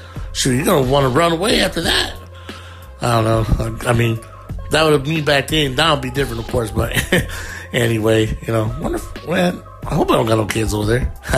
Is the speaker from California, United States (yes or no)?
yes; California, United States; All I had to say, I was from California.